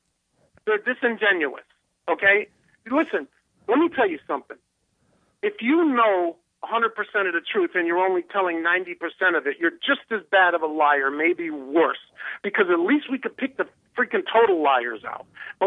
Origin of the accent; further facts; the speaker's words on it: United States; We're American. We never even use the word capital.